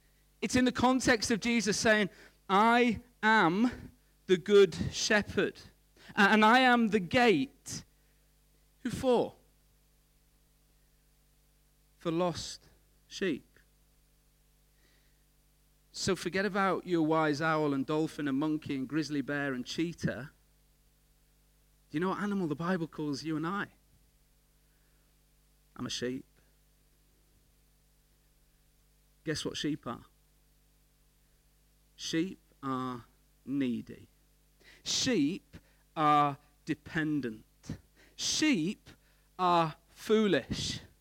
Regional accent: North West England, United Kingdom; I'm no farmer. I grew up in Cumbria, so I know lots of sheep in Cumbria

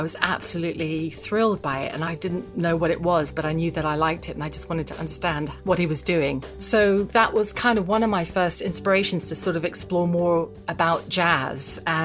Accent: Slough, South East England, United Kingdom; now in London, United Kingdom; I'm a pianist, composer, and arranger. And I live in North London, but I'm originally from Slough, and I'm the child of Indian immigrant parents.

